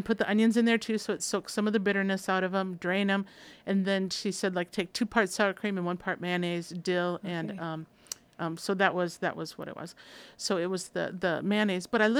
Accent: Minnesota, United States; I'm from Minnesota, that's a real Midwestern thing.

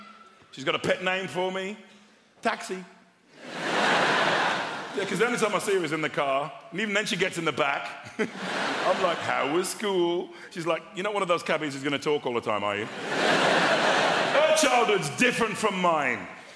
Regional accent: Dudley, West Midlands, United Kingdom; I grew up in Dudley in the West Midlands.

